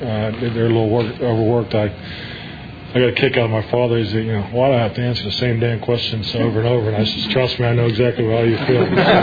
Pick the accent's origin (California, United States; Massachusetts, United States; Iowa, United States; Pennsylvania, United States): Pennsylvania, United States; Pittsburgh; That's a part of, you know, the fiber of growing up in Pittsburgh.